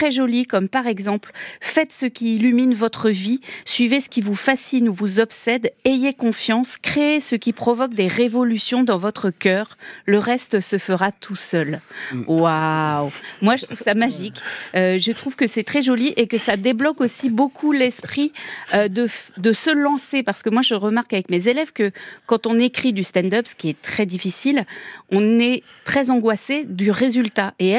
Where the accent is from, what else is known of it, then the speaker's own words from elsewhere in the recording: France; je suis française.